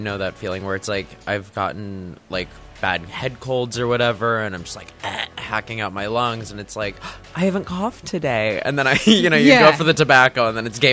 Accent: Long Island, New York, United States; Long Island. I've kind of bopped around when I was like a kid, but really kind of had my main stakeout in Long Island. My parents are from there, and I finished out high school there.

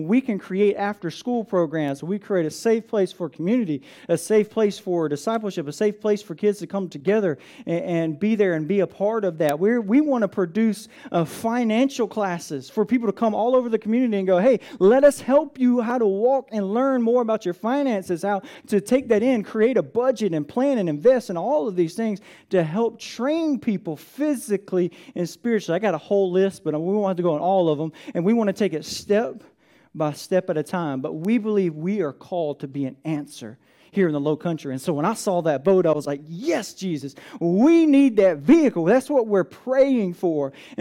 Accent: Atlanta, Georgia, United States; Like, I grew up in Atlanta, you know, I didn't grow up next to the river, next to all these river boats

